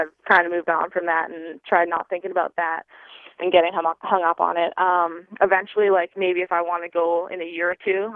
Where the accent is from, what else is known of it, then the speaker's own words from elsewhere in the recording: Waterloo, Ontario, Canada; I actually looked into coming back home and maybe playing for Laurier or Waterloo or something in my hometown.